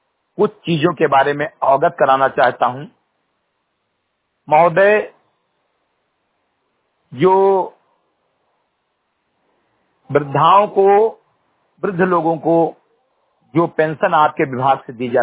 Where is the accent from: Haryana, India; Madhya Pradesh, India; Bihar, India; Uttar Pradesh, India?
Uttar Pradesh, India; Bahraich; ग्राम सभा समरीगटई विकासखंड मैनपुरवा जनपद बहराइच का मूल निवासी हूं